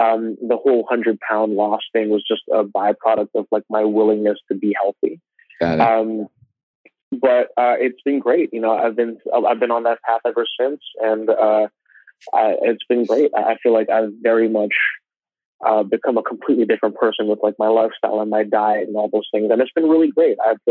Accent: Philippines; as a kid, you know, being Filipino, my mom, you know, would always try to make me sing and perform at family gatherings and parties.

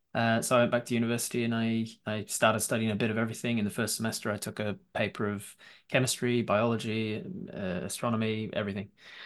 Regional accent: Leeds, Yorkshire and the Humber, United Kingdom; now in New Zealand; I'm from Leeds originally.

